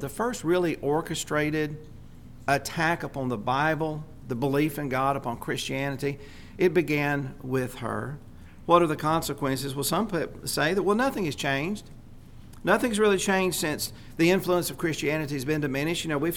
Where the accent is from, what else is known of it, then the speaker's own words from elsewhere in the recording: the South, United States; a lot of us remember the days when we could drive to the schoolyard we're from the South, in our pickup trucks with a gun rack in the back.